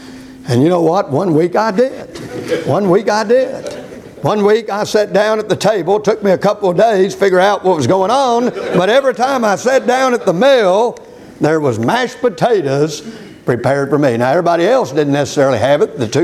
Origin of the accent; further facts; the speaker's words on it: Houston, Texas, United States; in the family that I was brought up in Houston, Texas, as far as I remember, we didn't eat a whole lot of rice